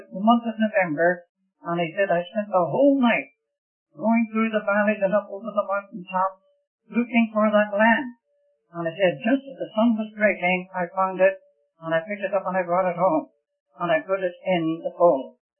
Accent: Ireland; born there; my native land. I was born in Ireland.

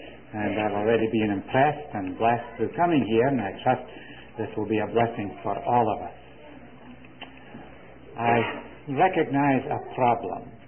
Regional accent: Scotland, United Kingdom; now in United States; America living for about 27 and a half years, and I haven't given up my language. I'm still pretty well as Scottish as when I left Scotland 27 and a half years ago.

